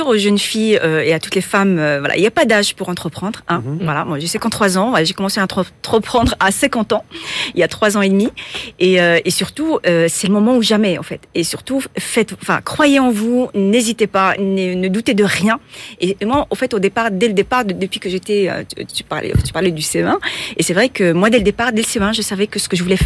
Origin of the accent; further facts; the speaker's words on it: Morocco; j'ai grandi au Maroc, donc je suis née au Maroc